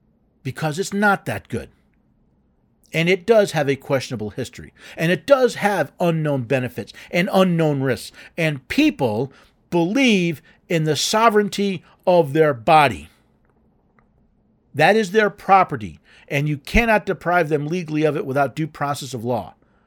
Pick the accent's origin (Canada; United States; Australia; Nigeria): United States; New York City, New York; born there; I was born in New York City. I still have family that lives in New York City.